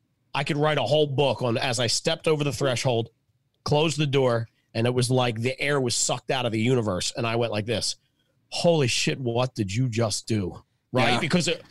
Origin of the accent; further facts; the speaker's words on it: Philadelphia, Pennsylvania, United States; So like I said, I grew up in Philly. I'm a four sports guy, Phillies, Flyers, Eagles, Sixers.